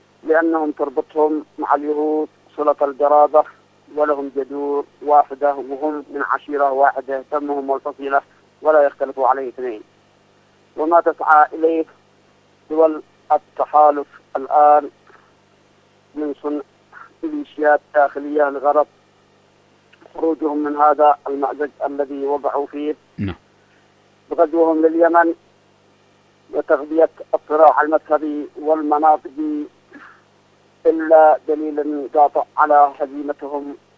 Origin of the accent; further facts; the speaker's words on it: Yemen; نحن كشعب يمني